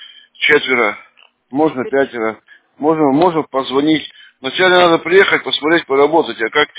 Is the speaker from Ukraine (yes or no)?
no; Urals, Russia; Да, конечно, мы все с Урала, россияне.